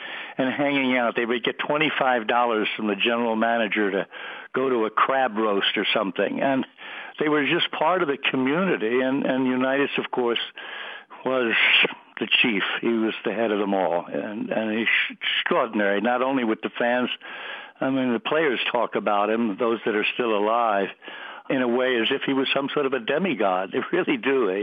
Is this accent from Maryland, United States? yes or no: yes; Baltimore, Maryland, United States; And, of course, I grew up in Baltimore. And Baltimore had nothing in the way of sports whatsoever, even though it was the sixth or seventh largest city in the country.